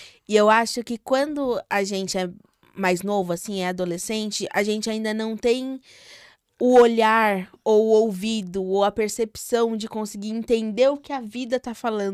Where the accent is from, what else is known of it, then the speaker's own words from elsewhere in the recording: São Paulo, Brazil; A gente é da Zona Leste de São Paulo, viu, exatamente, gente?